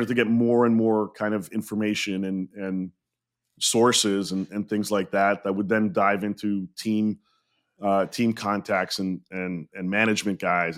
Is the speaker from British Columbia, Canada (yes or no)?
no; Montreal, Quebec, Canada; I grew up in Montreal, was born there